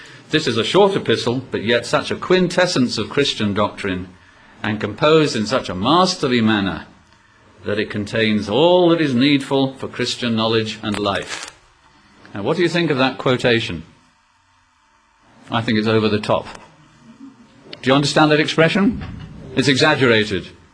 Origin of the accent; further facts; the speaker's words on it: Wales, United Kingdom; also born or lived in Asia; I come from Wales. It rains 250 days a year in Wales, so we're quite used to rain. I spent a lot of my childhood in Asia